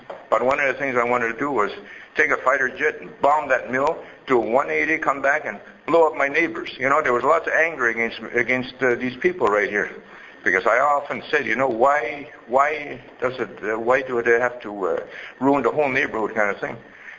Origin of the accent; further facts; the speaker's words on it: Gaspé, Quebec, Canada; I am Indian. I'm Mi'kmaq Indian. I come from a reservation up in Agaspe